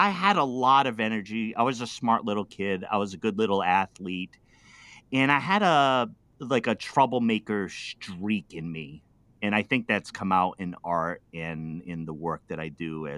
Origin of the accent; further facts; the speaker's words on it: Pawtucket, Rhode Island, United States; I was just a city kid. I'm from Pawtucket, Rhode Island, the East Coast in the U.S.